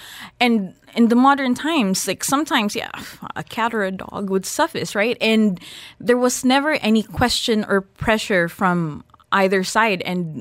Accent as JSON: {"language": "English", "country": "Philippines", "said": "I mean, look, I'm Filipino, right?"}